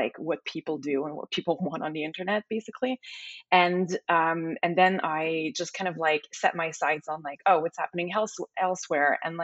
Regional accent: Montreal, Quebec, Canada; also born or lived in Toronto; now in Los Angeles, United States; I'm from Montreal, like you mentioned, born and raised, and then moved to LA after a few years living and working in Toronto.

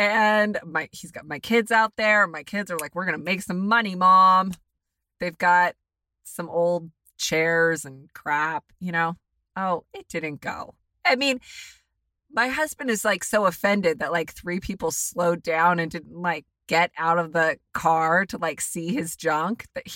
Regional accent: United States; I'm an American loser.

